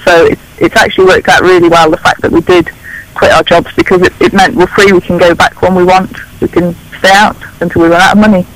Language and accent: English; Bolton, North West England, United Kingdom; now in France; We live in France now. It's registered in France, but we're from Bolton.